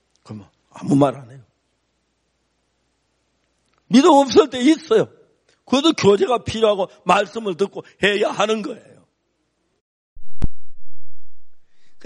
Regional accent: Seonsan, North Gyeongsang, South Korea; 우리 고향이 선산이니까 선산 땅콩이 알이 제일 충실하고 굵고 제일 맛있어.

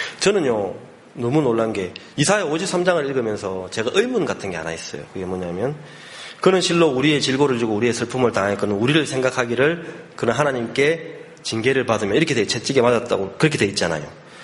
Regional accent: South Korea; 내가 한국 사람으로 태어나서 대한민국에 자라면서 김치 먹고 된장 먹고 이렇게 자랐기 때문에

